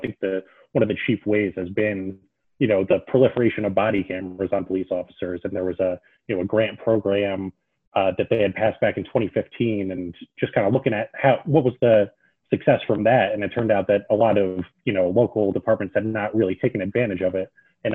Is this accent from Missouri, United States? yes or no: no; New Jersey, United States; speaking for myself, a white middle-class guy, you know, didn't have to think about these things a lot growing up in New Jersey.